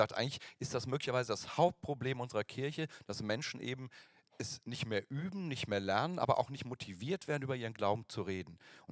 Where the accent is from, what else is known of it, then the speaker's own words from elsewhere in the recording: Hesse, Germany; ich komme aus Hessen und in Berlin haben eine völlig andere Liturgie als in Hessen.